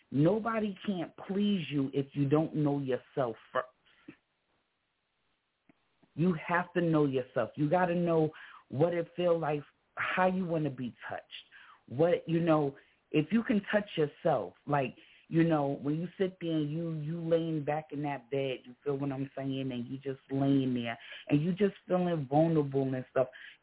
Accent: New York City, New York, United States; Like I said, I'm from New York City, you feel what I'm saying? And we a big state.

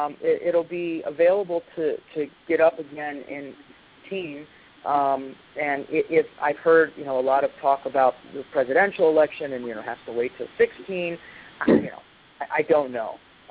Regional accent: Scottsdale, Arizona, United States; born there; moved away; I was born there. I was born in Scottsdale, but I can't say I've lived there for a very long time.

